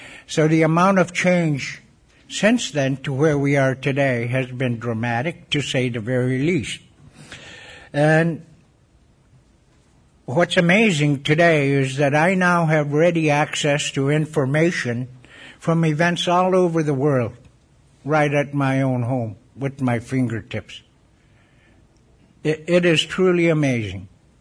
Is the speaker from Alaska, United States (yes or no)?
yes; Barrow, Alaska, United States; I'm an Inupiaq Eskimo, born and raised in Barrow, Alaska.